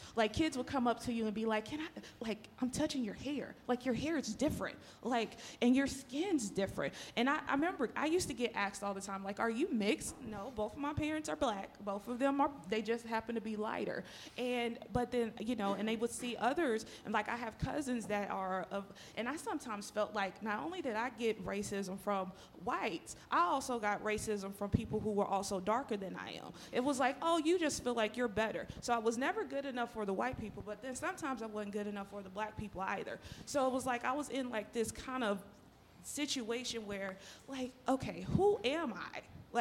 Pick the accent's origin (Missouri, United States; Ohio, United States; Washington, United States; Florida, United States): Missouri, United States; So as I shared, I grew up in the Missouri Blue Hill.